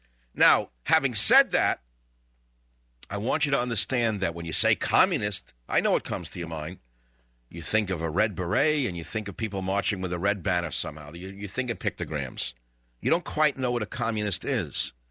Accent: United States; I'm an American

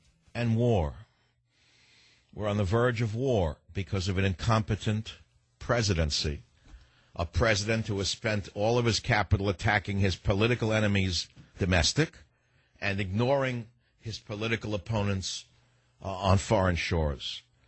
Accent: New York City, New York, United States; I understand the history of my own life growing up in New York City.

